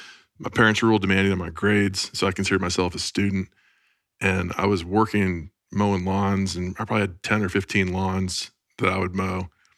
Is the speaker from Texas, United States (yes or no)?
yes; Dallas, Texas, United States; I grew up in Far North Dallas, Campbell and Coit, went to Pierce High School.